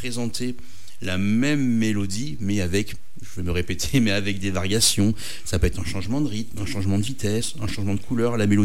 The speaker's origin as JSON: {"language": "French", "town": "Limoges", "region": "Nouvelle-Aquitaine", "country": "France", "tie": "born there", "said": "Je suis né à Limoges."}